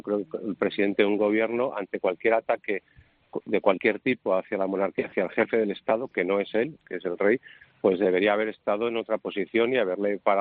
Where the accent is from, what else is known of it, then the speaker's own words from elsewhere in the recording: Spain; Me entristece como español, yo tengo casi 50 años, me he criado en su monarquía